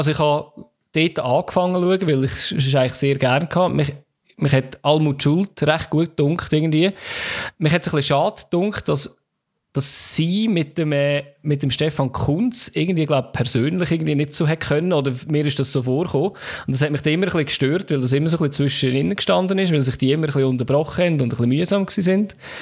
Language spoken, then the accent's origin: German; Switzerland; aber das kann ich leider nicht empfangen als Schweizer